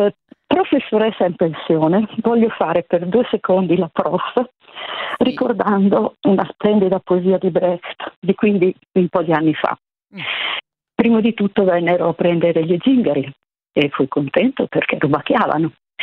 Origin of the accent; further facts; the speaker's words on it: Milan, Lombardy, Italy; now in Tuscany, Italy; Sono milanese, trasferita in Toscana da anni